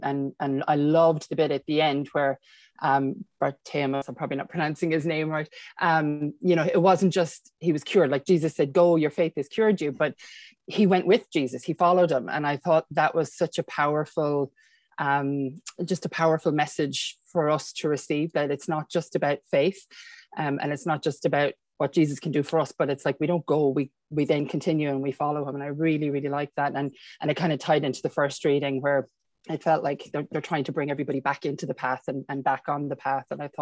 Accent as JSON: {"language": "English", "country": "Ireland", "lives_now": "Christchurch, New Zealand", "said": "I'm originally from Ireland. I'm here in Christchurch."}